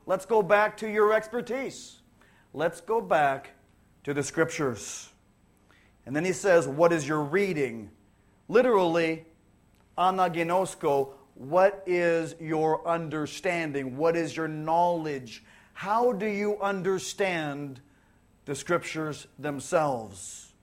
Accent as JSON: {"language": "English", "region": "California", "country": "United States", "tie": "born or raised there", "said": "I grew up in Orange County."}